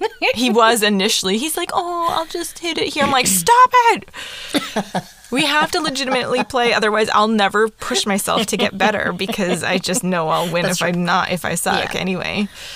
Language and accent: English; Canada; We're so Canadian.